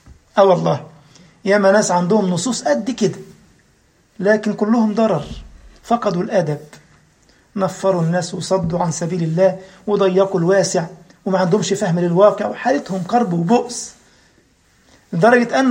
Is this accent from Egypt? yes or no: yes; Upper Egypt, Egypt; أنا مش في السويد، أنا مصري ومصري صعيدي كمان يعني، مشكلة يعني، مش مصري عادي كمان يعني